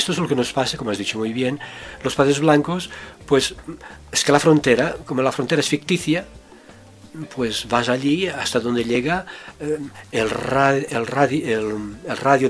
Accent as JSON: {"language": "Spanish", "town": "Menorca", "region": "Balearic Islands", "country": "Spain", "said": "Yo soy de Menorca."}